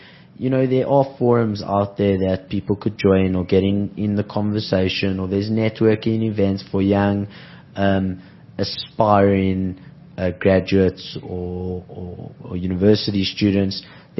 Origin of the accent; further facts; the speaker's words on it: Johannesburg, Gauteng, South Africa; I'm from Joburg